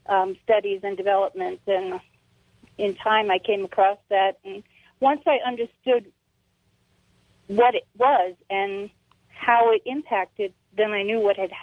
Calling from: New Mexico, United States; I'm calling from New Mexico.

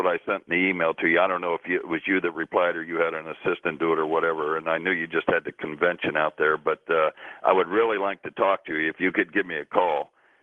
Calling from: Vero Beach, Florida, United States; Yeah, I'm calling from Vero Beach.

